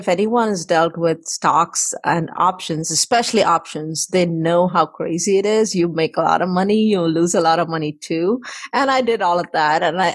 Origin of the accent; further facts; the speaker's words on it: India; moved away as an adult; now in United States; I came from India to the United States in 98 and went to college here